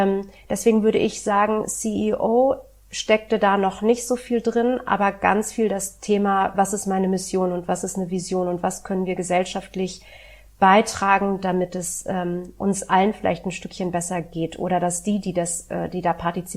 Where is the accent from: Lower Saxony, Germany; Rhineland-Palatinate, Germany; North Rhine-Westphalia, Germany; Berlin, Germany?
Berlin, Germany; Ich bin in West-Berlin groß geworden